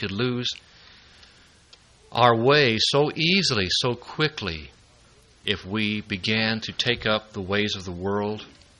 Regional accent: United States; And I just wanted to mention that I, as an American, walking around, sometimes I don't see.

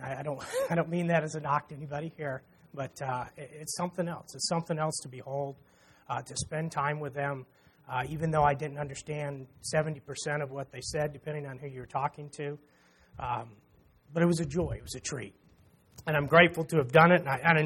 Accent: Oklahoma, United States; I grew up in Oklahoma, and I'm used to I mean, it's been 20 years since I've been there, but it was very, very humid.

